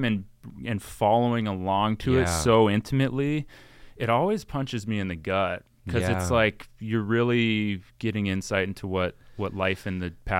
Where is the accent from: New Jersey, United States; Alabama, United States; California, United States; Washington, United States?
California, United States; Camarillo; I grew up in Camarillo for a time.